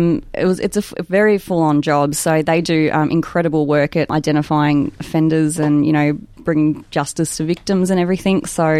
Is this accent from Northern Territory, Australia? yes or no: no; Broadford, Victoria, Australia; Yeah, well, Broadford is a very, very small town up the Hume.